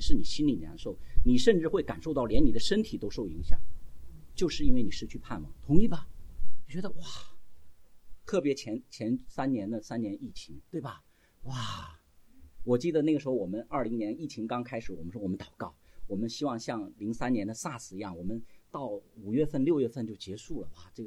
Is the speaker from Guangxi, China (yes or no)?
no; Inner Mongolia, China; born there; 我小时候是在内蒙古出生的，我们那时候其实那边的风气是很不好的。